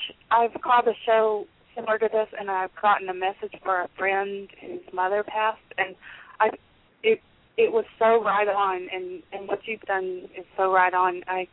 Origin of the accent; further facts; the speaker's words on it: Lubbock, Texas, United States; I grew up in Lubbock.